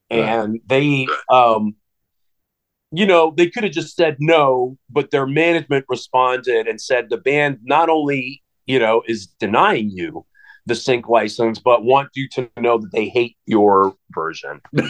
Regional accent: Pittsburgh, Pennsylvania, United States; Like, growing up in Pittsburgh, I remember … kind of blew my mind.

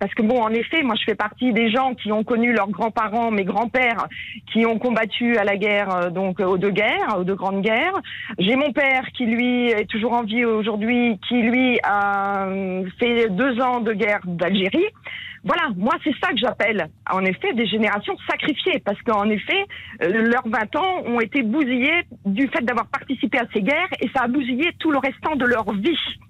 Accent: Caen, Normandy, France; une conférence à Normandie pour la paix qui avait lieu à Caen, puisque je suis de Caen.

